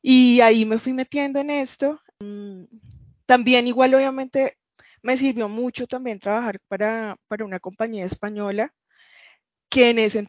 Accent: Bogotá, Colombia; se puede decir que soy bien bogotana.

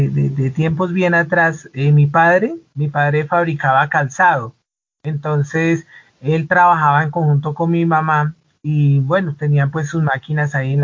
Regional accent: Bogotá, Colombia; Yo soy bogotano. Prácticamente toda mi infancia la viví en el centro de Bogotá, en el barrio Las Cruces.

